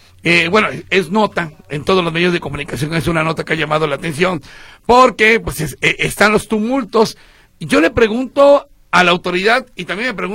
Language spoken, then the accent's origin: Spanish; Mexico; como mexicano.